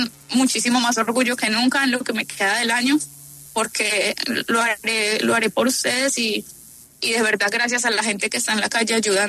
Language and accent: Spanish; Pereira, Risaralda, Colombia; now in Puerto Rico; en el equipo en este momento somos dos pereiranos y el entrenador nacional que vive en Pereira. No tenemos dónde entrenar en este momento. Yo vivo pues en Puerto Rico